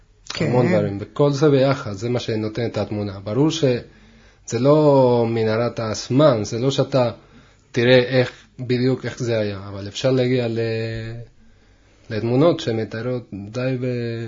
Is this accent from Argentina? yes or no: yes; Rosario, Santa Fe, Argentina; now in Israel; אני ארגנטינאי, כן. מרוסריו.